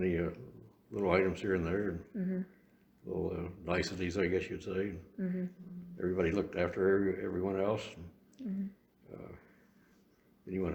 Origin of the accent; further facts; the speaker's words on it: Virginia, United States; I grew up in the Waverly section of Southeast, mm-hmm. Kenwood Boulevard.